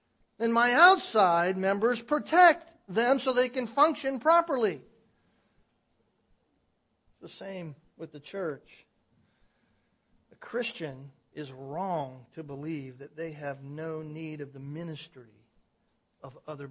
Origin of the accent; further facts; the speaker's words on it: California, United States; also born or lived in Florida; You know, I'm from California. I lived in Florida.